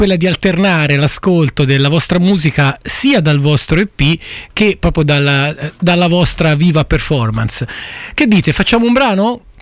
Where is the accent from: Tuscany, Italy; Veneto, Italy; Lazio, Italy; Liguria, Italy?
Tuscany, Italy; Io vengo dalla Toscana